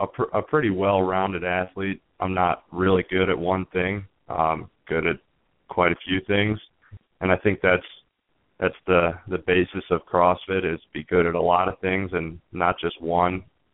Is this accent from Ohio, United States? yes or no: yes; Twinsburg, Ohio, United States; and I'm from Twinsburg, Ohio.